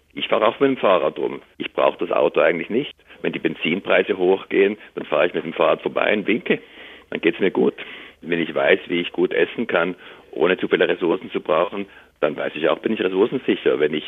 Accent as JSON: {"language": "German", "country": "Switzerland", "said": "Ich komme aus der Schweiz ursprünglich."}